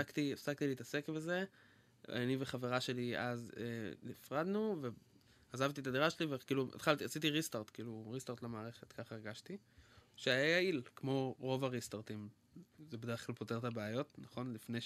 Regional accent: Tel Aviv, Tel Aviv District, Israel; כאילו, גדלתי בצפון תל אביב, בית סבבה

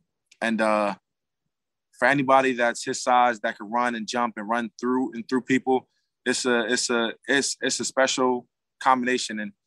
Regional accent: New Jersey, United States; Like, oh, like you're from basically Philly. I'm from Jersey.

